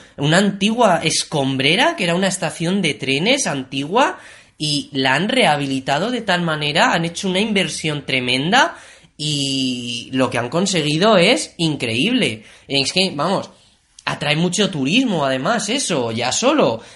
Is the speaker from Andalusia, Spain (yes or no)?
no; Castilla-La Mancha, Spain; Nosotros somos de La Mancha, tenemos que tirar para la tierra.